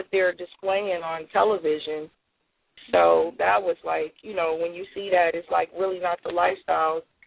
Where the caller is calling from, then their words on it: Oakland, California, United States; Actually, I'm calling from Oakland, California.